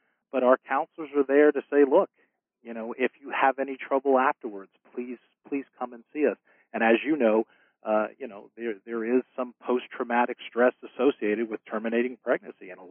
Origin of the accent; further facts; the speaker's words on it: Pennsylvania, United States; And I'm always proud to say I'm from Pennsylvania because we're sort of cutting edge when it comes to helping vulnerable citizens